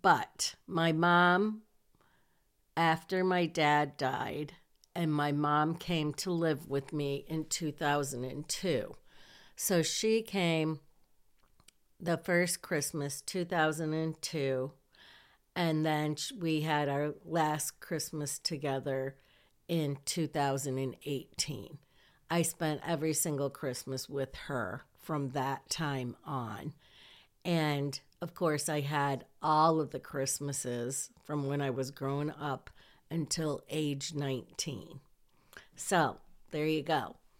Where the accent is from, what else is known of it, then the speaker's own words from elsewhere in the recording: Hillsdale, Michigan, United States; we decided we were going to come back to Hillsdale, my hometown where my mom's house was